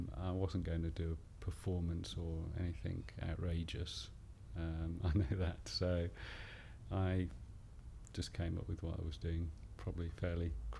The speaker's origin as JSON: {"language": "English", "town": "Birmingham", "region": "West Midlands", "country": "United Kingdom", "said": "I'm age 50 and I'm from Birmingham."}